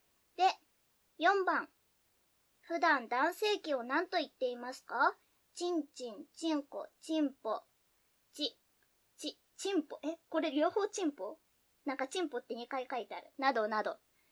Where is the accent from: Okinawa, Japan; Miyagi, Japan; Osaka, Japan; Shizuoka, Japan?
Shizuoka, Japan; あのね、私もともと静岡出身で、高校までずーっと静岡で生まれ育ってきたわけ。でね、静岡ってね、標準語なわけ、ほぼほぼ。